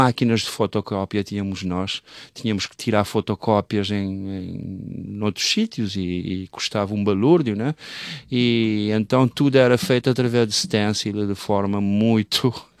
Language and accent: Portuguese; Praia, Santiago, Cape Verde; moved away; also born or lived in Portugal; eu sou de Cabo Verde, a cidade da praia da Ilha de Santiago. Saí de Cabo Verde desde 89, fui para Portugal, onde vivi 22 anos.